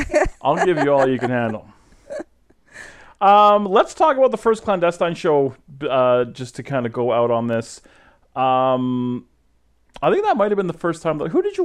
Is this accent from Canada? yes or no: yes; Calgary, Alberta, Canada; I'm from Calgary, massive Calgary Flames fan.